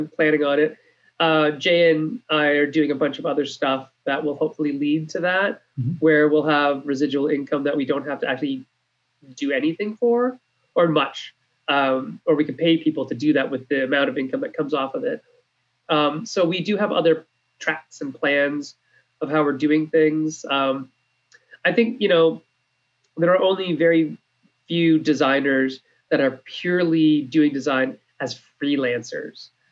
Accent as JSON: {"language": "English", "country": "Canada", "said": "I'm fine with calling it whatever because I'm Canadian."}